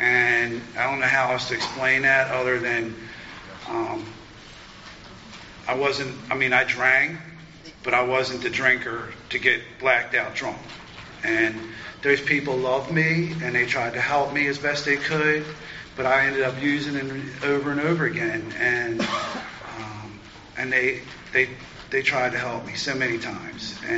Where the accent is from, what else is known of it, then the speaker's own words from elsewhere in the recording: United States; I'm from Carroll County